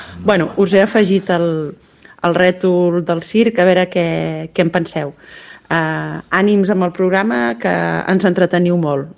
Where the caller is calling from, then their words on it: Mataró, Catalonia, Spain; de Mataró.